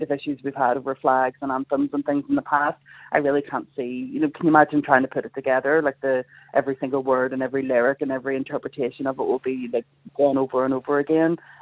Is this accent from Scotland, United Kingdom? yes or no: no; Belfast, Northern Ireland, United Kingdom; I would say I was from North Belfast. Like, you know, everybody from Belfast always says they're, you know, from the east, north, south or west.